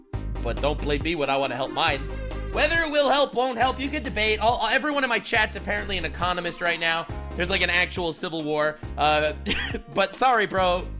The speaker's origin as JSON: {"language": "English", "country": "Canada", "said": "I'm Canadian, obviously, I want Canada to do well."}